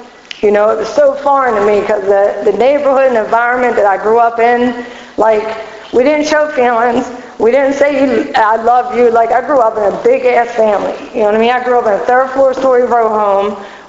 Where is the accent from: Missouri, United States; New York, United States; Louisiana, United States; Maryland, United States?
Maryland, United States; Baltimore; But anyway, I grew up in Southwest Baltimore.